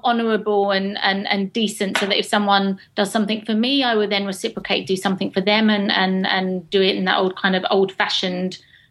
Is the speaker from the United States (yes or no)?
no; England, United Kingdom; accent: English